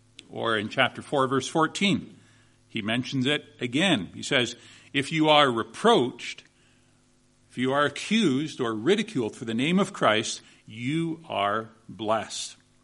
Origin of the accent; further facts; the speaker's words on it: Canada; In my home country of Canada